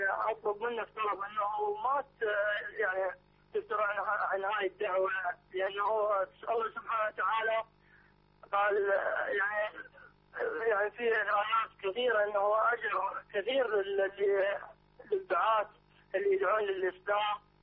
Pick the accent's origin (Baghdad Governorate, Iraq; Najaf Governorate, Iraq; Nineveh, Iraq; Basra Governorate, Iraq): Baghdad Governorate, Iraq; Baghdad; أنا من بغداد من منطقة اليوسفية.